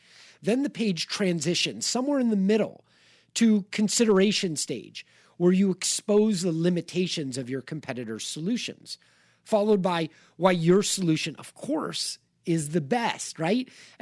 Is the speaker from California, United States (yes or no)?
yes; Los Angeles, California, United States; Houston, my hometown of Los Angeles, Indianapolis, and Sactown